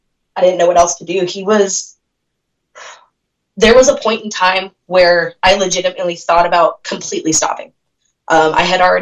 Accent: Tracy, California, United States; also born or lived in Fremont / Modesto; I was born in Fremont, Bay Area. And then I was actually raised, I did elementary school in Tracy, and then I did, we moved to Modesto, California

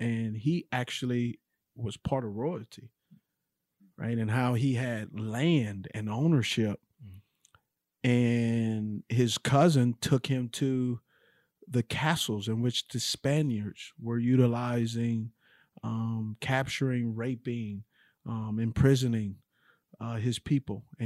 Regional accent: Los Angeles, California, United States; now in Charlotte, United States; just like growing up in Los Angeles, like I did, you growing up in Detroit, G growing up in Lexington and here living in Charlotte

